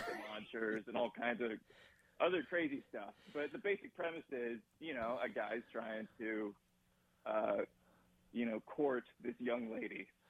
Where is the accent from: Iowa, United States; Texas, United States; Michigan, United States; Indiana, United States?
Indiana, United States; Indianapolis; also born or lived in Las Vegas; Well, yeah, so I grew up in Indianapolis.